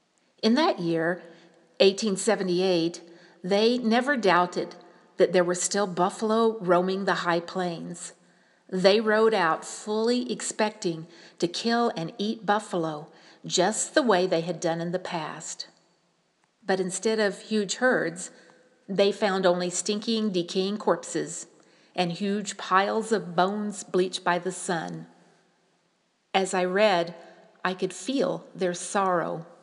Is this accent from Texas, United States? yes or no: no; Frederick, Oklahoma, United States; now in Cimarron, United States; I grew up outside of Frederick, Oklahoma, about 30 miles from Cache